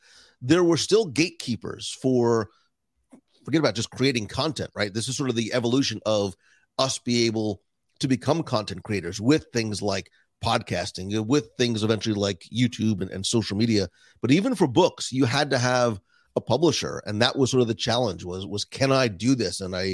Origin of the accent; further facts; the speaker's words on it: New Jersey, United States; So my first, air quote, Disney memory is somewhat blurred because I grew up in New Jersey.